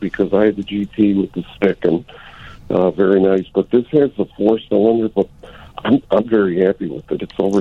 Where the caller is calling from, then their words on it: Tinley Park, Illinois, United States; From Tinley Park.